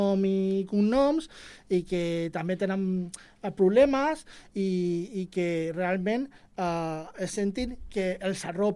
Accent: El Prat de Llobregat, Catalonia, Spain; que jo soc del Prat.

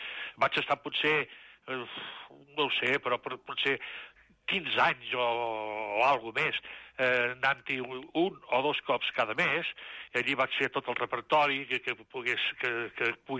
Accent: Catalonia, Spain; I com a bon català

